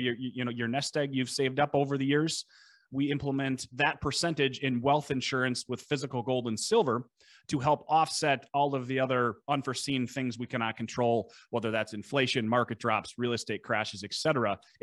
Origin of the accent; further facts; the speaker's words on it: Minnesota, United States; accent: Scandinavian; if you can hear my lovely Scandinavian accent, we're we're in Buffalo, Minnesota.